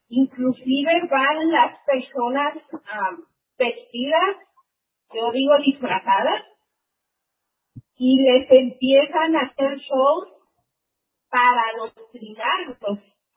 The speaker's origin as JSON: {"language": "Spanish", "country": "Mexico", "said": "nosotros como mexicanos tenemos un contacto muy directo con los maestros."}